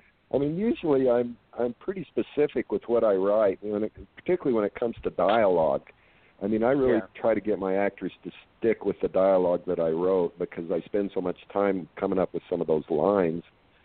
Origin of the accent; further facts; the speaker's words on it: Idaho, United States; I was telling him a story about when I grew up in Idaho, and there was a drive-in theater.